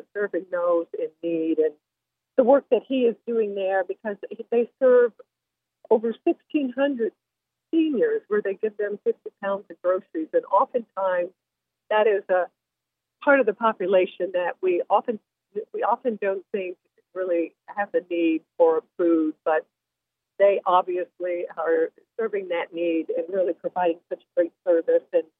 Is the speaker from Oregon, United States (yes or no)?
no; Evansville, Indiana, United States; in Southwest Indiana, where my hometown of Evansville is.